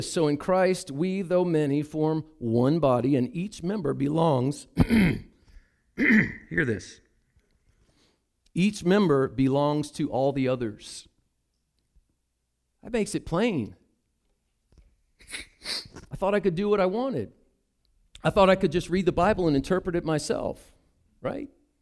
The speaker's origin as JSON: {"language": "English", "region": "the South", "country": "United States", "said": "I'm from the South, so I'll say it."}